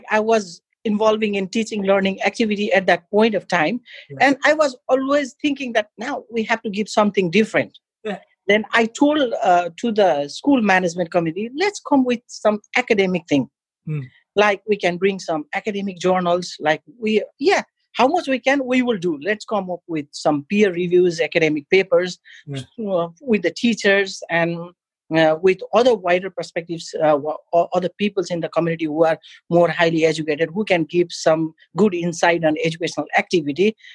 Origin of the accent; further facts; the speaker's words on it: Nepal; English is a second language; back in my country, I'm from Nepal, and I start doing a volunteering job.